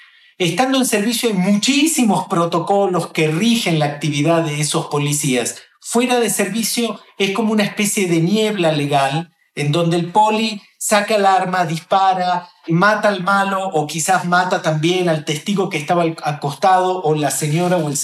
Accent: Argentina; es de mi país de origen, que es Argentina.

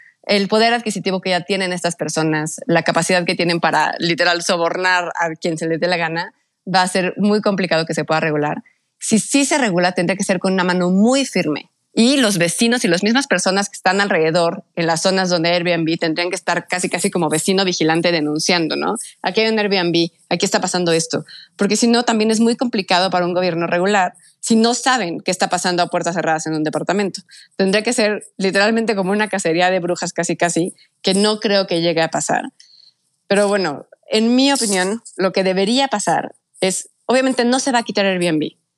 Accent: Mexico; para que podamos todos como mexicanos tener un lugar donde vivir

